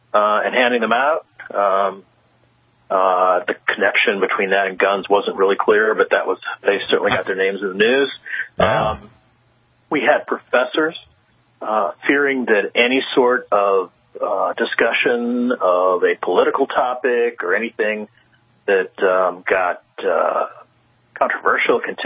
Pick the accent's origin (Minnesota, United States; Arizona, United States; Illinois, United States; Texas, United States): Texas, United States; Austin; Let's take, for instance, the University of Texas, right here in my hometown.